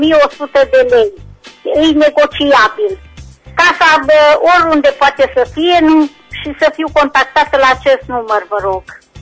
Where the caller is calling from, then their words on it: Reșița, Caraș-Severin, Romania; din Reșița